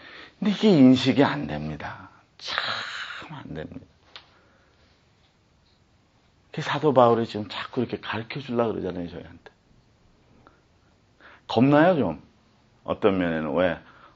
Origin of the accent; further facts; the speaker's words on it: South Korea; moved away; 우리는 한국 사람이니까, 오, 같은 한국 사람이냐고